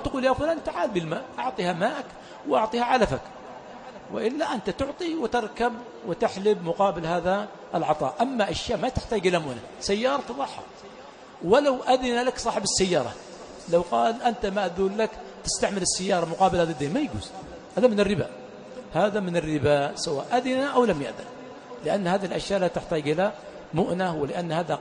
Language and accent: Arabic; Yemen; فالأخ يتكلم في أشياء تكون عندنا في اليمن، هذه الأشياء ما أظنها في اليمن عندنا.